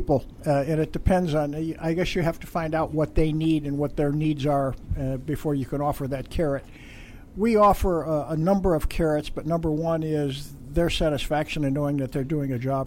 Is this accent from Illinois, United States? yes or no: yes; Chicago, Illinois, United States; Originally, I grew up in Chicago.